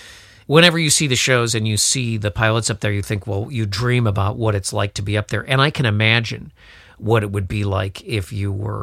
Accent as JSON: {"language": "English", "country": "Italy", "said": "I was telling someone that I was from Italy"}